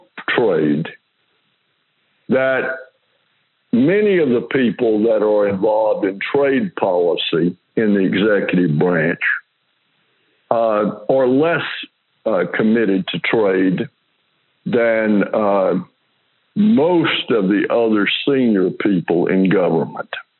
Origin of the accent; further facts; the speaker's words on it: the South, United States; And I'm from the South, and we lost a war.